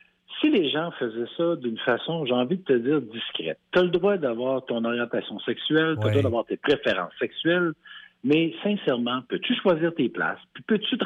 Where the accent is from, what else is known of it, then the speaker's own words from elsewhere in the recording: Quebec, Canada; Moi, je venais de la Beauce, c'est que j'étais loin de mon profit pas mal, tu sais, quand t'étais là.